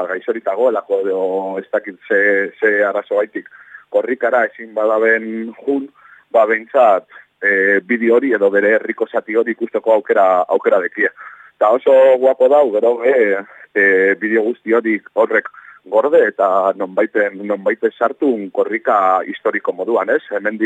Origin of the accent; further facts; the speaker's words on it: Bermeo, Basque Country, Spain; ez dakik zenbat denbora iraungo dauen, ba adibidez ni berniotarra